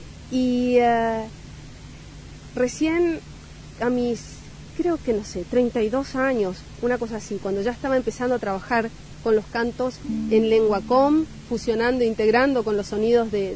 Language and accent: Spanish; Clorinda, Formosa, Argentina; born there; reencontrarme con mi ADN nativo. Y después empezar a averiguar un poquito, como yo nací en Clorinda, Formosa, obviamente en Clorinda, en Formosa, hay mucha sangre guaraní.